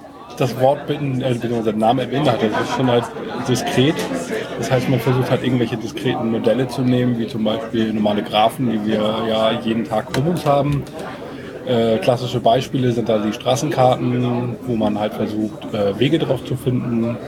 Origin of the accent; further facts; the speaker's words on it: Bad Segeberg, Schleswig-Holstein, Germany; now in Kiel, Germany; Ja, ursprünglich bin ich mal Segeberger gewesen. Also ich komme schon seit jeher aus dem Norden